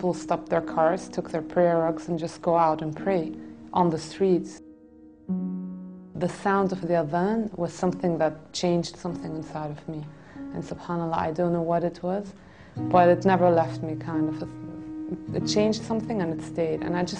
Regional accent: Germany; I'm Greek. I was born in Germany and I grew up in a very strict traditional Greek Orthodox family.

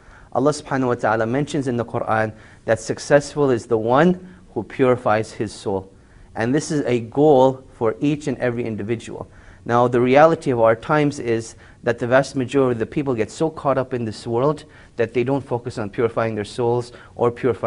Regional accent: Montreal, Quebec, Canada; born there; Basically, I was born in Montreal, Canada.

